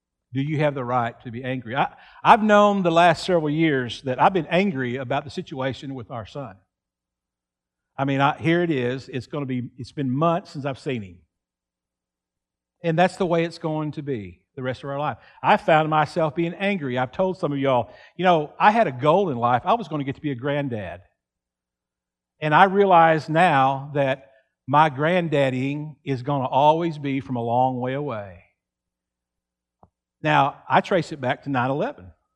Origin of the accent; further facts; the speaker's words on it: Texas, United States; Growing up in West Texas, we love to watch water.